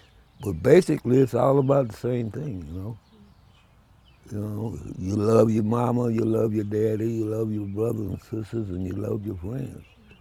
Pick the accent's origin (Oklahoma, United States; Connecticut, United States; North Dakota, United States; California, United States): Oklahoma, United States; Pauls Valley; also born or lived in Caldwell; Well, I was born in Caldwell, so I was about 4 years old, and my dad and my mother moved to Oklahoma, Paul's Valley. And went to high school in Wynnewood, Oklahoma, and graduated.